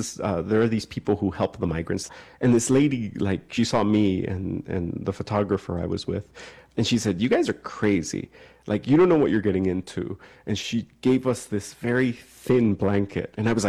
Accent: Miami, Florida, United States; I grew up in Miami, and the first house we stayed at, it was like a corner house and like a big intersection, right?

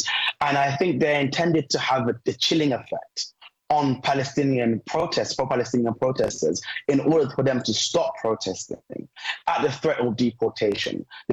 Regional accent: Gambia; also born or lived in United Kingdom; I think fundamentally, yes, I'm Gambian. Yes, I'm British.

